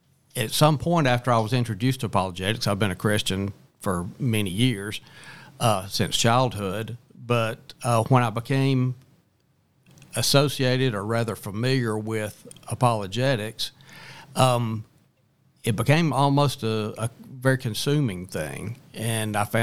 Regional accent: Hueytown, Alabama, United States; I grew up in Hueytown, was born and raised in the Birmingham area.

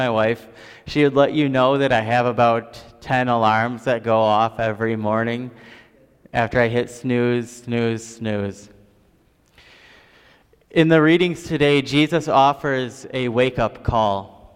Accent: Tempe, Arizona, United States; I'm a pastor from Tempe, Arizona.

